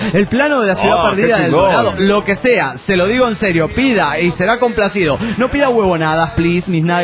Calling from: Arequipa, Peru; de Arequipa, Perú.

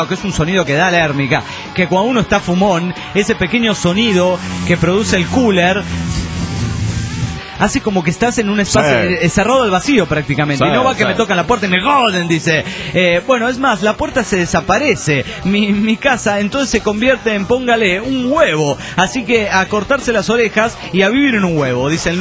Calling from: Buenos Aires, Argentina; de Buenos Aires, Argentina.

